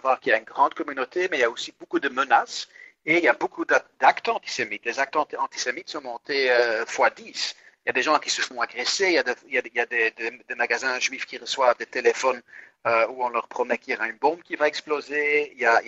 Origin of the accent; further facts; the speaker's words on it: Flanders, Belgium; moi je ne suis pas Israélien, moi je suis belge, je suis flamand.